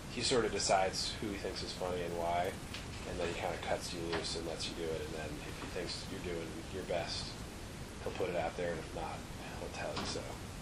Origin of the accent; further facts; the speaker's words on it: Berkeley, California, United States; I'm from Berkeley, California. It's kind of a California vibe.